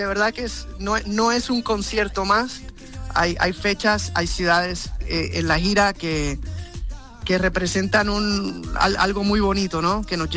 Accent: Puerto Rico; yo siendo un boricua playero, cuando me hablas de Cádiz, pues me emociono

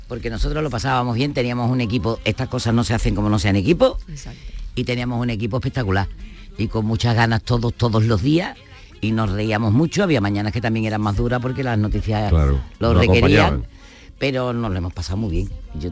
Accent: Andalusia, Spain; Yo soy andaluza, enamorada de mi tierra, de las 8 provincias.

